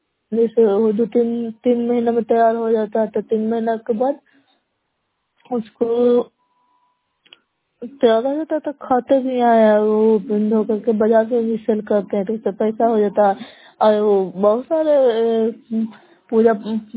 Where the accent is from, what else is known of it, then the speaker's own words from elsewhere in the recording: Bihar, India; नालंदा जिला नगर नौसा ब्लॉक कला पंचायत की निवासी हूँ।